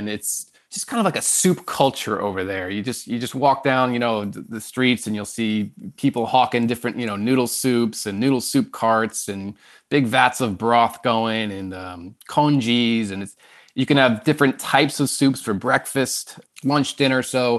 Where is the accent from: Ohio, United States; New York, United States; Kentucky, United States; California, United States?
New York, United States; Port Jefferson; I grew up on Long Island, a little town called Port Jefferson on the North Shore.